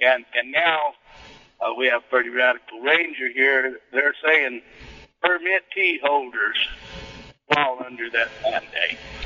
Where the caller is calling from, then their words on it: Southwest, United States; Oh, the Southwest.